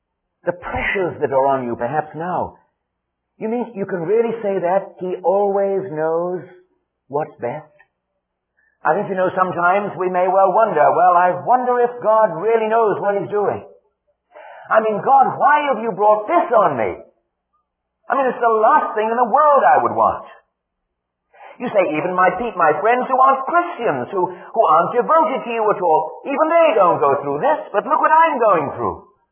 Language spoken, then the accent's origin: English; Wales, United Kingdom; first language Welsh; English is a second language; sang it to that Welsh tune … It made me feel like I was back home again, that being my first language.